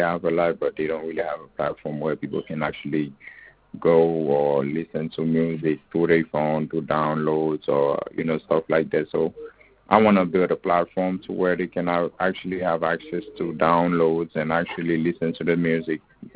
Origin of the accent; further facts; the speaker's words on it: Haiti; the plan is actually I'm from Haiti.